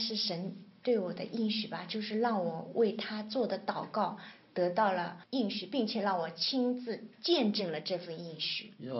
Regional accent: China; 我说我是个中国人，我不是韩国人。

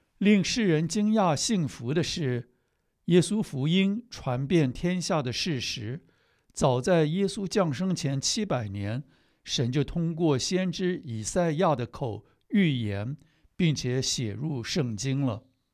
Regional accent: China; 是的，我是个中国人，我本来是儒家思想的跟随者，小时候我母亲也去过庙里

